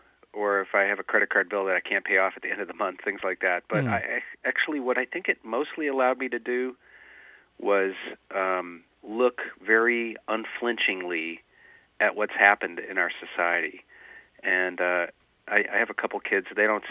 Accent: Detroit, Michigan, United States; I grew up in the 1%, but I was also very attuned to, growing up in Detroit, the kind of amazing inequalities around me.

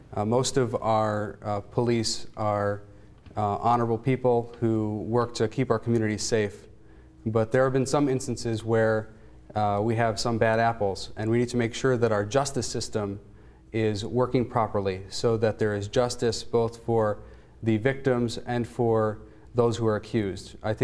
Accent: Grand Rapids, Michigan, United States; I was born right here in Grand Rapids. I've lived here in this community my entire life, with the exception of my time in college.

